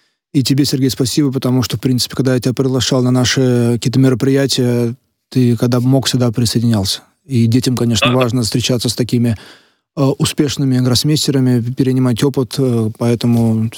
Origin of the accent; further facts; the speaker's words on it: Tula, Tula Oblast, Russia; Я в 14 лет, я из Тулы, в 14 лет стал чемпионом России и Европы по быстрым шахматам.